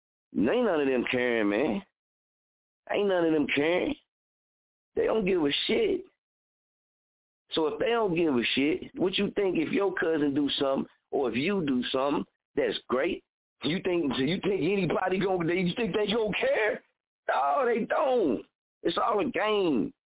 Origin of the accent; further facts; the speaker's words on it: Muskogee, Oklahoma, United States; Wherever you from where you from. I'm from Muskogee, Oklahoma.